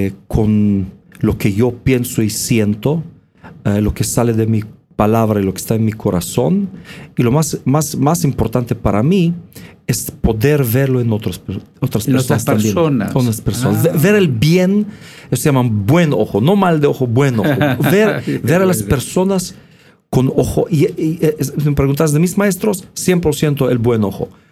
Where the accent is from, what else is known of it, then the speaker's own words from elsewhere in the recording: Novosibirsk, Novosibirsk Oblast, Russia; born there; Spanish is a second language; moved away; also born or lived in Israel; Yo nací en Siberia, en Novosibirsk.